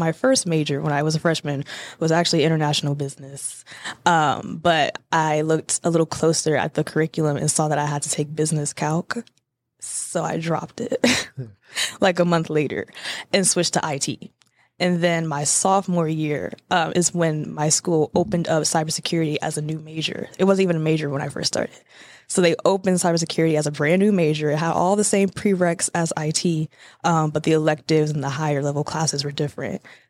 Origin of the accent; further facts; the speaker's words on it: Gary, Indiana, United States; also born or lived in Tampa; now in Dallas, United States; Okay, well … I'm originally from Gary, Indiana.